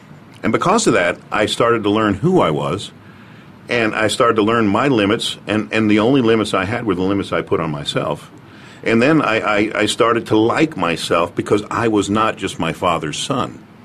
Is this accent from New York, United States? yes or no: yes; Brooklyn, New York, United States; Anyway, I'm from Brooklyn, New York, you know. And my mother is Irish.